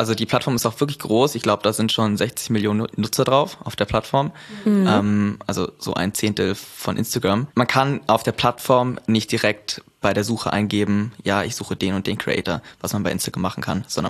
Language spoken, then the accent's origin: German; Berlin, Germany; now in Cyprus; ich komme aus Berlin, wohne aktuell auf Zypern